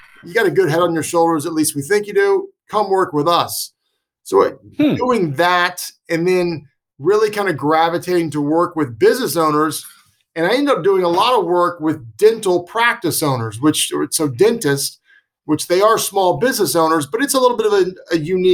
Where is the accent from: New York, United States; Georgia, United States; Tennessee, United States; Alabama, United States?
Georgia, United States; Atlanta; No, I grew up in Atlanta, Metro Atlanta.